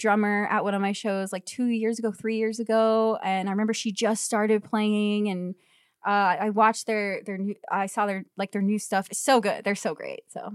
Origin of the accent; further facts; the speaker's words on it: Florida, United States; I'm going to show her where I grew up in South Florida